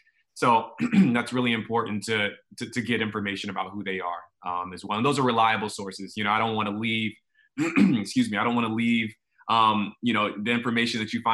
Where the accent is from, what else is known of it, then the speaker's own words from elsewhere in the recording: Atlanta, Georgia, United States; I'm from Atlanta as well, and my family has known Representative McBath for many years.